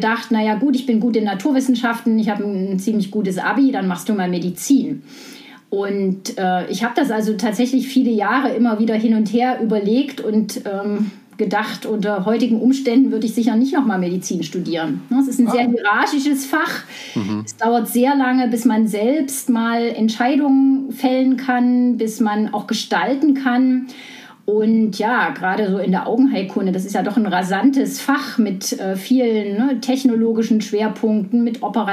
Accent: Weimar, Thuringia, Germany; Aber ich bin in Weimar geboren, also in der DDR aufgewachsen und gerade zur Wende mit meinem Abi fertig geworden

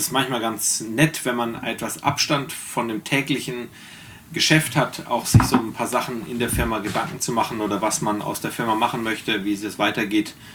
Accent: Bavaria, Germany; also born or lived in North Rhine-Westphalia; Ich bin mal in Nordrhein-Westfalen geboren. Dann sind meine Eltern mit mir nach Bayern gezogen. Da sind wir sehr oft umgezogen, weil mein Vater als Handelsvertreter gearbeitet hat und wir einige, sagen wir mal, Umzüge gemacht haben, bis ich dann in Nordbayern gelandet bin, in der Nähe von Coburg

